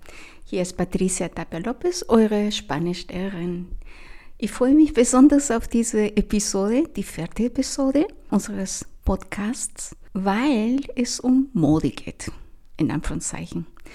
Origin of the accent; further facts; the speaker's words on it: Chile; Also Farben werden zum Beispiel in meiner Heimat Chile die eher dunkleren Farben bevorzugt.